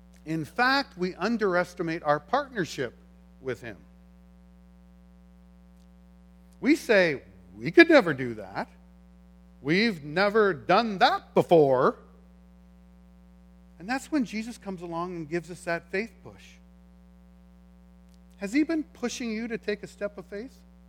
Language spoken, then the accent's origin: English; Ontario, Canada; We're from Ontario. And actually, we're here to plant a church.